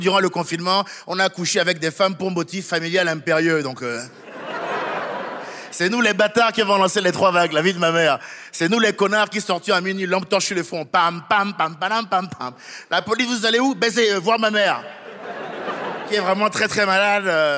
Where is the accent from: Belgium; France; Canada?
France; Je me dis, moi, en tant que Français, du jour au lendemain, j'allume ma télé